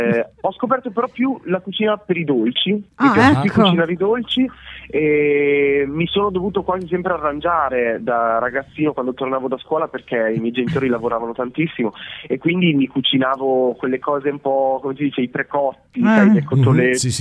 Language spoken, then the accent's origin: Italian; Mantua, Lombardy, Italy; born there; io sono nato a Mantova, sì? Ma i miei genitori sono campani.